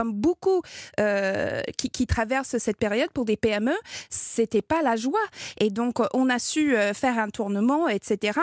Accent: Canada; first language English; French is a second language; now in France; si vous l'entendez dans mon petit accent, je suis canadienne anglophone, je ne suis pas française encore, le dossier est en cours.

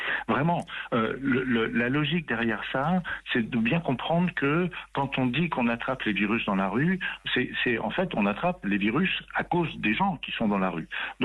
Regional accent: France; nous sommes pas des Taïwanais, nous sommes des Français.

